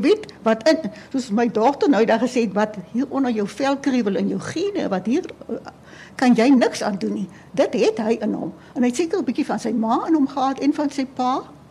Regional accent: Doringbaai, Western Cape, South Africa; born or raised there; also born or lived in Lambert's Bay

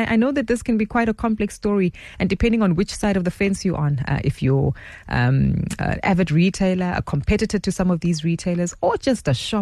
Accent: South Africa; how SARS is actually providing us as South African citizens with some reprieve

